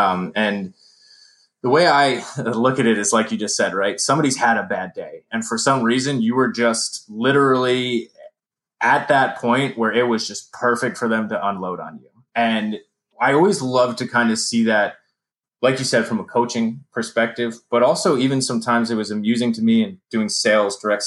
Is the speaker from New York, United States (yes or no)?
yes; New York, United States; And like, I grew up in New York, right?